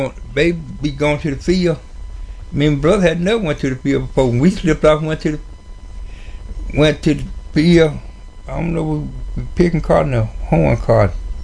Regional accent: Mississippi, United States; born there; I was born in Grenada County, 626-37.

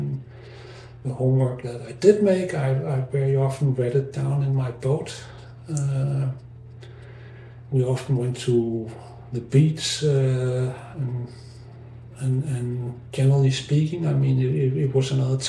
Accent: Hvidovre, Capital Region of Denmark, Denmark; I grew up in Hvidovre, a small suburb to Copenhagen, together with my dad, who was a journalist, my mom, who stayed at home, and my brother, who was a couple of years older than me.

